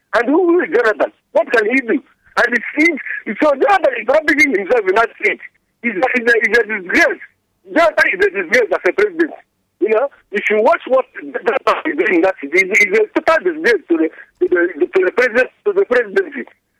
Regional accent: Anambra, Nigeria; I come from Awu Idemiri in Osunugo government, Biafra land.

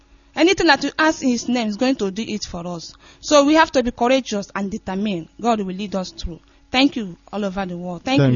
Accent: Obo, Imo, Nigeria; from Obo, local government in Imo State, Nigeria.

